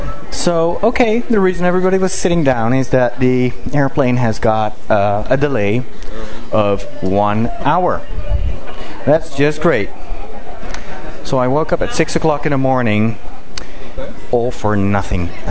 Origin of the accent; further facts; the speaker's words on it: Netherlands; I'm from Holland.